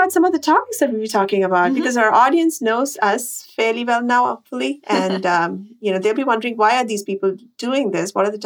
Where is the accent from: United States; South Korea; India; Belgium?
India; kind of a social stigma growing up in India, especially in the 80s and 90s.